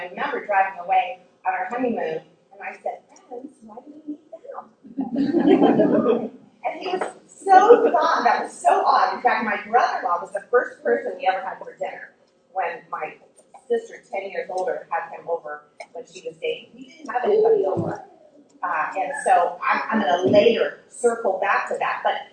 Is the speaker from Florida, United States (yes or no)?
yes; Florida, United States; But when we were first married, I grew up in Florida, and Bruce had all his connections here.